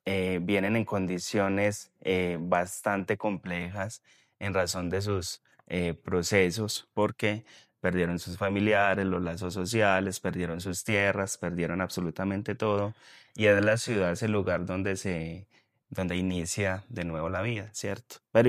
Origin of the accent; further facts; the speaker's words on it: Antioquia, Colombia; also born or lived in Dabeiba; soy oriundo de un municipio que se llama Dabeiba, Antioquia. Yo siempre digo que allá está enterrado mi ombligo y llegué siendo muy pequeño aún al barrio La Cruz